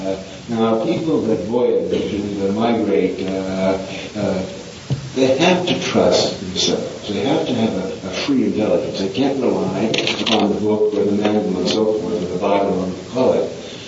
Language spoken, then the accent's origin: English; Ireland; I'm convinced now that I'm Irish.